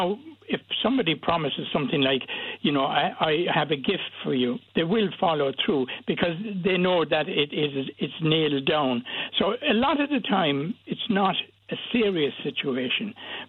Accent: Ireland; I think we're always, as Irish people, looking to be acceptable.

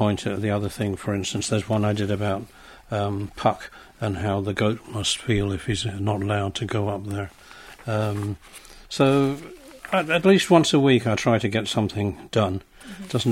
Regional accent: London, United Kingdom; But at home, when I was growing up in London, my family was very conscious of its Irishness.

